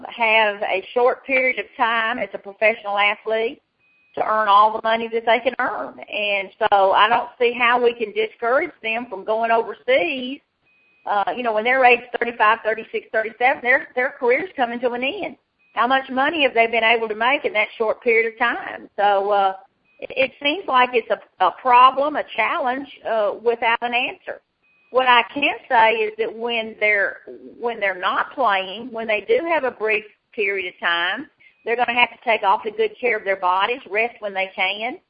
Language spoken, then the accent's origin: English; the South, United States; So that's how I was brought up in the South